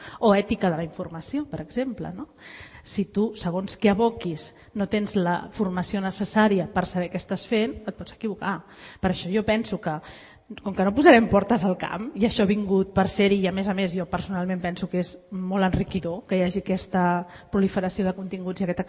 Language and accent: Catalan; Montgat, Catalonia, Spain; jo sóc de Montgat